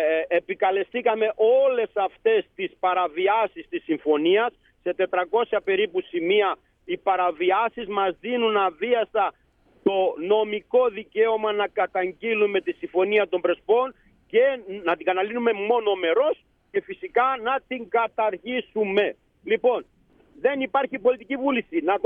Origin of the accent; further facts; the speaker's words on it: Macedonia, Greece; γιατί είμαστε Μακεδόνες περήφανοι.